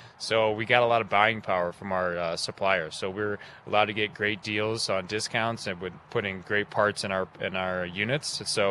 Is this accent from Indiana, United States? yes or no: yes; Elkhart, Indiana, United States; I came from Elkhart, Indiana. So born and raised in Elkhart, Indiana, where about 85% of the world's RVs are produced.